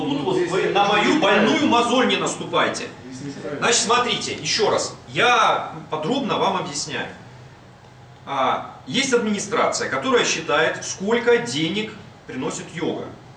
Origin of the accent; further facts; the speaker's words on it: Budyonnovsk, Stavropol Krai, Russia; now in Moscow, Russia; ну я сам из Буденновска, да?